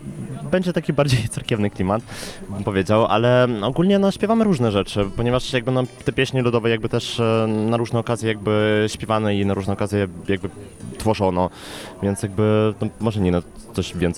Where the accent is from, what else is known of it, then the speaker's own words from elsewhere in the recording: Odesa, Odesa Oblast, Ukraine; now in Poland; Tak, ja jestem z Odessy